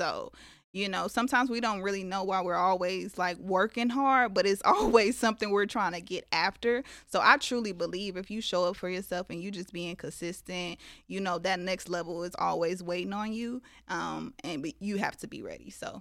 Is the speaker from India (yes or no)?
no; Las Vegas, Nevada, United States; And I'm from Vegas, so Vegas doesn't, you know